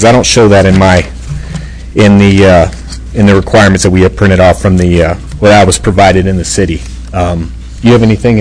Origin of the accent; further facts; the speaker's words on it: Carlsbad, United States; But I'm born and raised in Carlsbad. I don't like seeing the RV parks come in either, but supply and demand.